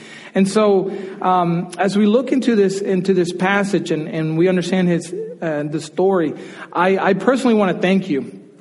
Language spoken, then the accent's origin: English; Dominican Republic; If you did not know, I grew up in Dominican Republic, and adoption is the last thing in our culture.